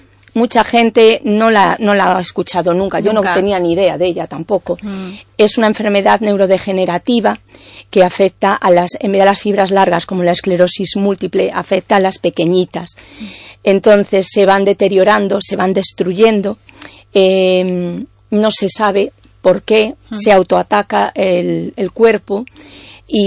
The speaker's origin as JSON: {"language": "Spanish", "region": "Galicia", "country": "Spain", "also_born_or_lived": "Madrid", "said": "Pero mi familia es gallega y somos gallegos y mis raíces son de aquí y mi tierra es Galicia y la amo con todo mi corazón."}